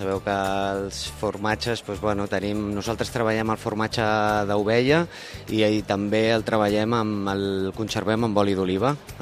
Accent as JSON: {"language": "Catalan", "town": "Cabrera de Mar", "region": "Catalonia", "country": "Spain", "said": "jo soc de Cabrera de Mar, soc d'un lloc de mar, però la muntanya sempre m'ha agradat molt"}